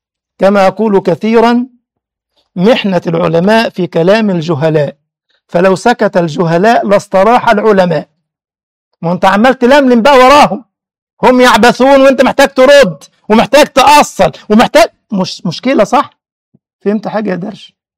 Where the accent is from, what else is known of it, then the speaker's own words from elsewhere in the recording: Egypt; كان عندنا في مصر واد بقى كل شويه استغل قضيه انه ملبوس من الجن